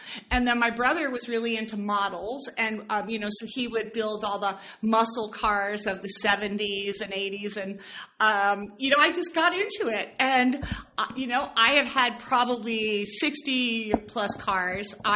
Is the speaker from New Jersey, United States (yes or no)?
yes; New Jersey, United States; also born or lived in New York City; Well, you know, I'm from New Jersey. I've lost my accent, I believe. And, you know, I lived in New York City for a long time.